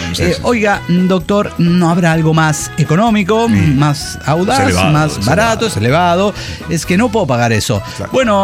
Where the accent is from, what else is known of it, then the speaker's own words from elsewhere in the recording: Cochabamba, Bolivia; Hola, ¿qué tal, amigos? No, ¿cómo están? … de Cochabamba.